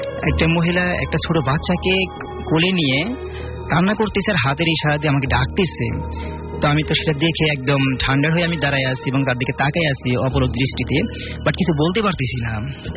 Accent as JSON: {"language": "Bangla", "town": "Sirajganj", "region": "Rajshahi Division", "country": "Bangladesh", "tie": "born or raised there", "lives_now": "Dhaka, Bangladesh", "said": "আমি আসছি মিরপুর 2 নম্বর থেকে, আমার হোম টাউন সিরাজগঞ্জ।"}